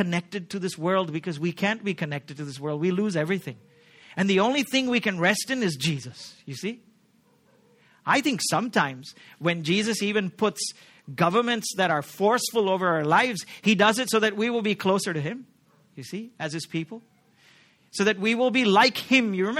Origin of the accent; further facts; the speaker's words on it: Pune, Maharashtra, India; I'm from Pune, unfortunately.